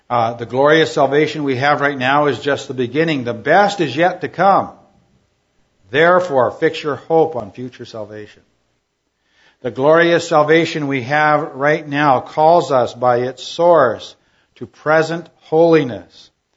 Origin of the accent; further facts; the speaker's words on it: Alberta, Canada; I went this week to my hometown in Alberta. I was sojourning. I love being in my hometown.